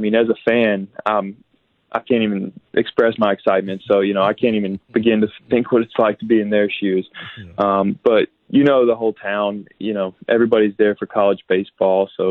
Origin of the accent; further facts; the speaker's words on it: Nashville, Tennessee, United States; growing up in Nashville, you deal with the Vanderbilt Tennessee rivalry your whole life